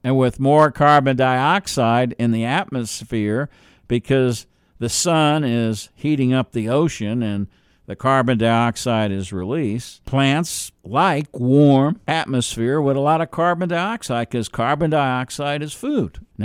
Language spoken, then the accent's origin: English; New York City, New York, United States; accent: New Jersey; also born or lived in New Jersey; I'm from New York City, New Jersey, New York City, Long Island area. Yeah, you might catch a little accent. It's a New Jersey accent.